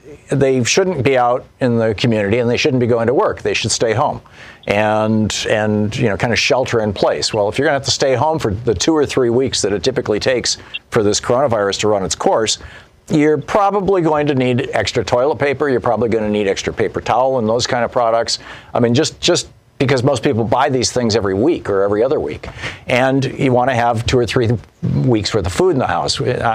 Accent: Michigan, United States; You know, when I grew up in Michigan, it was tornadoes and people would go buy toilet paper.

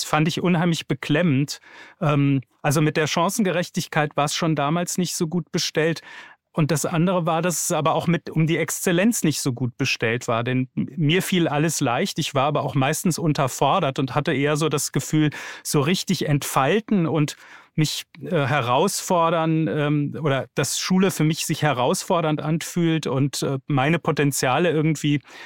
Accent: Hesse, Germany; Ich bin in Hessen groß geworden, habe dort eine Gesamtschule besucht

